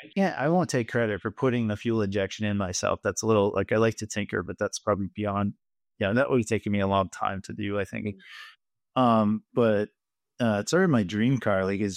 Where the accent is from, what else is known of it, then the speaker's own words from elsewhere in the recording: Boston, Massachusetts, United States; I'm from Boston. Pots and cars, you know.